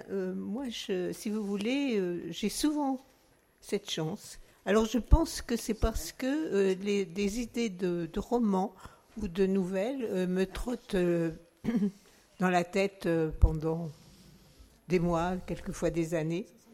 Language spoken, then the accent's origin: French; Auvergne-Rhône-Alpes, France; mon pays natal, qui est le Bourbonnais, c'est-à-dire au centre de la France.